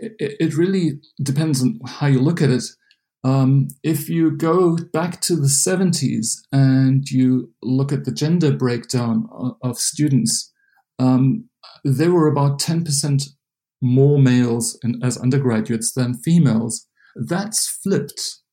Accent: South Africa; now in United States; I come from South Africa, and I've always been in South Africa exposed to discrimination

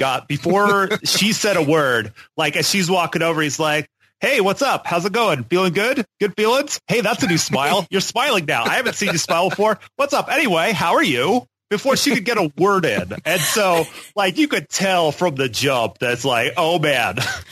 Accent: Tacoma, Washington, United States; I'm 23. I'm from Tacoma, Washington.

